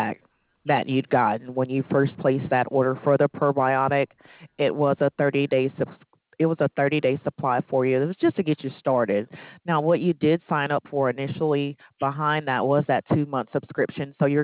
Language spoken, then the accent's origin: English; United States; born there; I was born right in El Paso County when the property rate was just about 50 cents.